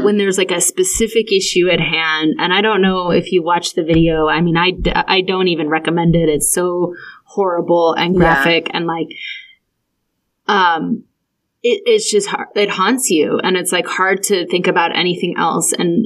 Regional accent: Tucson, Arizona, United States; And so I ended up randomly finding one from my hometown in Tucson

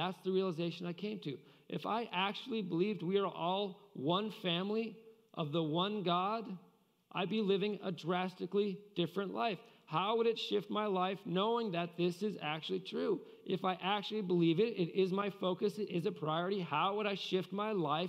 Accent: Boulder, Colorado, United States; And I realized growing up in Boulder, Colorado, we had what we called ski bums.

